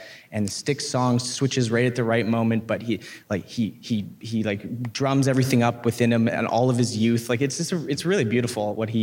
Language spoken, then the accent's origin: English; Canada; And I'm Canadian, and Paul's mom's from Windsor, Ontario